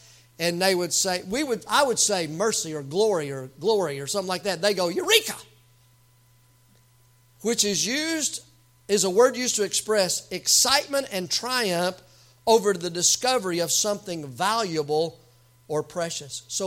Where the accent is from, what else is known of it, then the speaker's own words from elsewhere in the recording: the South, United States; accent: southern; Motto, in my southern accent, I'd say motto.